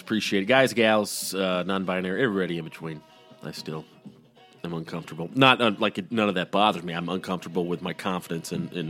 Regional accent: Georgia, United States; I was surrounded by it growing up in Georgia.

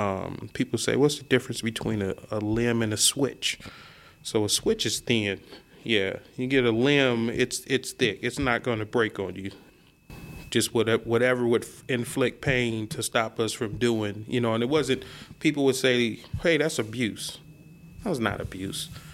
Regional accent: Riverside, California, United States; I was born in Riverside, California, way back in the 1973. So I grew up, I'm the second to the youngest of eight.

